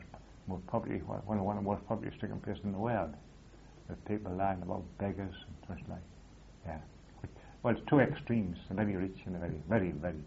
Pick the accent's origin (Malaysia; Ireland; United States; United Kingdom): United Kingdom; England; Of course, naturally, we come from England.